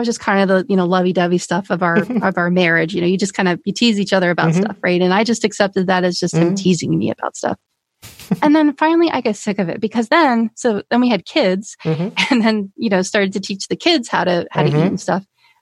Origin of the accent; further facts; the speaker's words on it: Pennsylvania, United States; I just thought, I'm from Pennsylvania. I'm from back east. I guess it's just an Eastern thing.